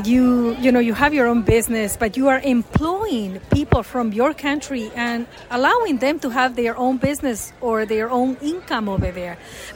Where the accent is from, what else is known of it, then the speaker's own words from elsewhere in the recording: Ecuador; So, full disclosure, I am from Ecuador, and we have the best chocolate.